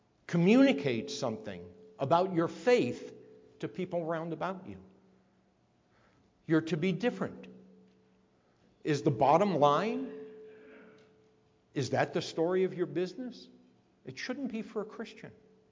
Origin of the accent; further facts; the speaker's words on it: New York City, New York, United States; now in Grand Rapids, United States; I was shocked when I first came to Grand Rapids, because of course you come into Jerusalem, right? I'm coming from Sin City, New York, coming to Jerusalem, Grand Rapids, church on every corner.